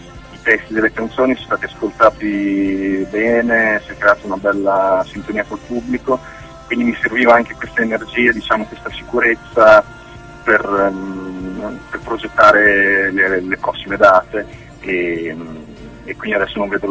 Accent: Bologna, Emilia-Romagna, Italy; siccome sono di Bologna voglio partire da qui.

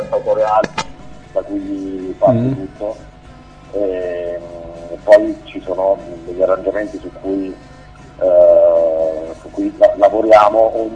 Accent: Campania, Italy; now in Milan, Italy; io sono campano, e gli altri tre componenti del gruppo, Francesco il cantante, Franky Battista e Berto il batterista, sono pugliesi, quindi viviamo tutti a Milano, ci siamo incontrati qui.

